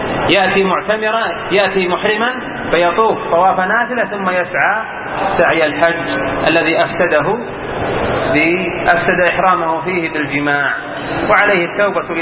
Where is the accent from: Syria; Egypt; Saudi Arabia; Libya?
Saudi Arabia; وإذا كان عندنا في بلادنا المملكة العربية السعودية